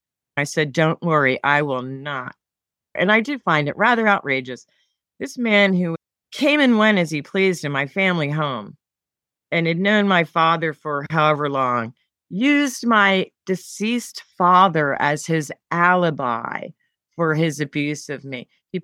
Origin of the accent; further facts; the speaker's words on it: Philadelphia, Pennsylvania, United States; I worked for the Philadelphia Phillies, my hometown team, when I was a younger person.